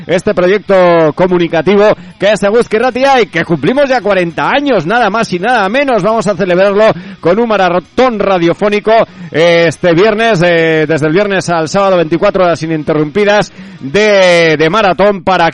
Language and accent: Spanish; Lerín, Navarre, Spain; soy de Lerín